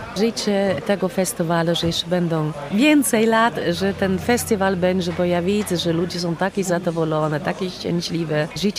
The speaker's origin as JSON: {"language": "Polish", "region": "Berlin", "country": "Germany", "second_language": "Polish", "said": "z Berlina, zespół"}